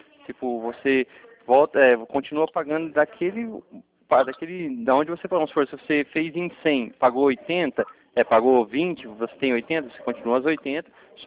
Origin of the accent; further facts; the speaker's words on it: Cornélio Procópio, Paraná, Brazil; eu sou daqui da cidade de Cornélio Procópio, Paraná, né?